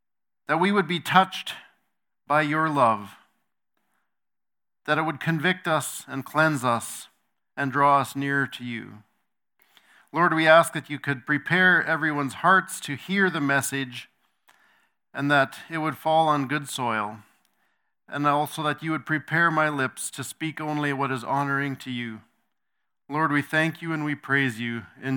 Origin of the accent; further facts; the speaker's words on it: Rhineland, Manitoba, Canada; I'm from Rhineland, Manitoba, from the Rhineland Zummerfeld Church is my home church